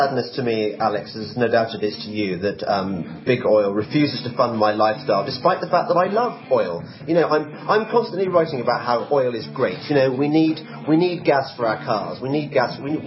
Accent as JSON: {"language": "English", "country": "United Kingdom", "said": "Yeah, I certainly, despite being British, I have no sympathy whatsoever with BP"}